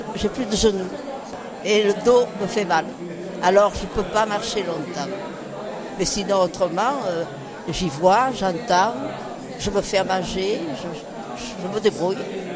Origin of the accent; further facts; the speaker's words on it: Digne-les-Bains, Provence-Alpes-Côte d'Azur, France; Je suis née à Digne, et je suis dignoise.